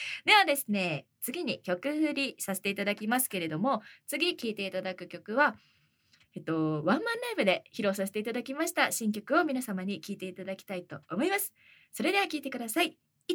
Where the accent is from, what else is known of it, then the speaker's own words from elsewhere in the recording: Kumamoto, Japan; now in Tokyo, Japan; 熊本全然坂ないんですよ。私熊本出身なんですけど